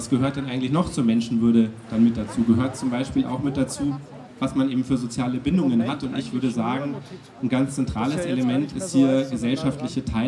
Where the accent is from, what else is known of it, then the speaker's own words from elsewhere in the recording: Munich, Bavaria, Germany; warum das Grundgesetz für mich als Münchner Politiker eigentlich besonders wichtig ist.